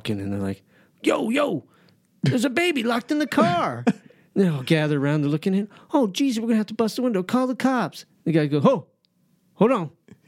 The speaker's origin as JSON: {"language": "English", "town": "Albuquerque", "region": "New Mexico", "country": "United States", "tie": "born or raised there", "said": "Well, I grew up in Albuquerque. It was America's team."}